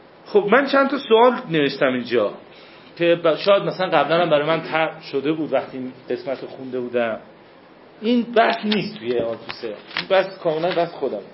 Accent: Kermanshah, Iran; ولی من میرم، من کرمانشاهیم، شهر من کرمانشاه یه شهر بسیار بسیار عجیبیه

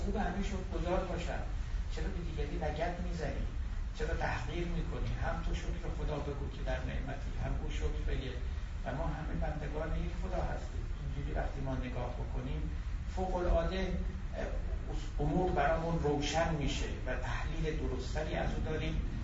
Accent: Iran; وقتی میدیدن و میدانستن که ما ایرانی هستیم

